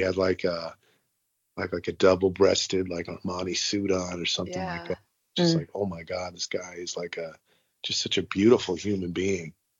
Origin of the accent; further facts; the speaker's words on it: New Jersey, United States; Like I grew up in Jersey. Don't hold it against me.